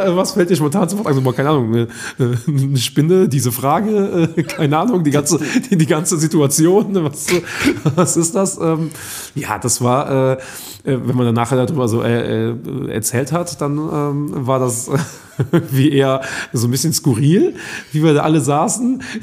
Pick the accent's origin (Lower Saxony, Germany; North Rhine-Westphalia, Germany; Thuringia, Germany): North Rhine-Westphalia, Germany; Steinfeld; Und ich bin ja auch in Steinfeld zur Schule gegangen